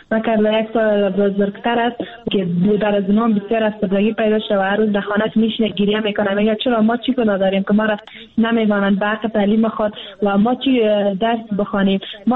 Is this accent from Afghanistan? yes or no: yes; Afghanistan; ما از افغانستان هستیم، افغان هستیم.